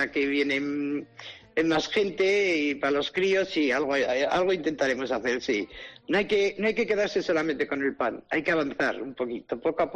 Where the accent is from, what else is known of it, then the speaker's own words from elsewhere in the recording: Brieva, Spain; O sea, yo Brieva es, yo no he nacido en Brieva, pero es Brieva, Brieva es mi pueblo.